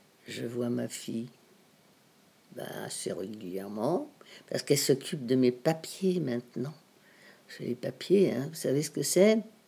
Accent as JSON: {"language": "French", "town": "Nantes", "region": "Pays de la Loire", "country": "France", "said": "je suis nantaise, je suis née à Nantes, rue de la Tour d'Auvergne, près de la place La République"}